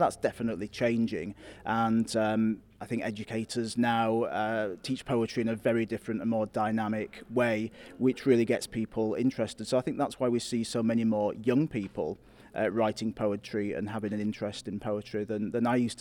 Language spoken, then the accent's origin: English; Yorkshire and the Humber, United Kingdom; moved away as an adult; now in Isle of Man; So I am from Yorkshire originally. I'm not a Manx man, which makes this particularly surprising. But nonetheless, I've lived here now for 2 years. This is my home.